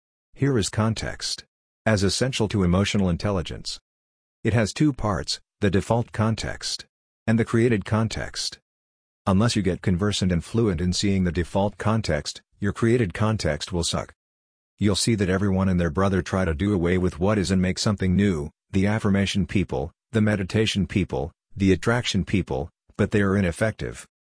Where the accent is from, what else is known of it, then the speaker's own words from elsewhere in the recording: Hungary; first language Hungarian; English is a second language; I didn't get the hang of it until I looked what the word is in Hungarian, my mother tongue.